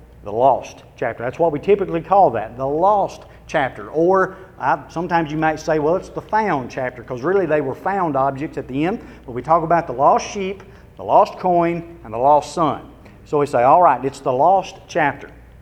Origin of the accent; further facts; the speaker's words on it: Waynesboro, Tennessee, United States; I'm originally from Waynesboro, Tennessee. And unless you play basketball, go to basketball camp, you don't probably know where that is. But southern middle Tennessee